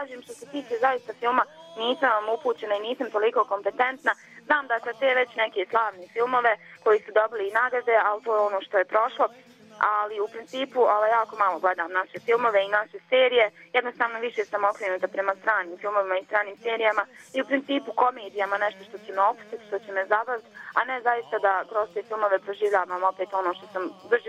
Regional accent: Bosnia & Herzegovina; ja sam iz Bosne i Hercegovine

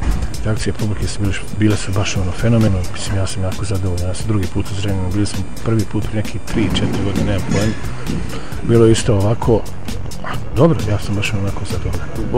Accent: Bosnia & Herzegovina; imamo mi tamo kod nas u Bosni par pozorišta

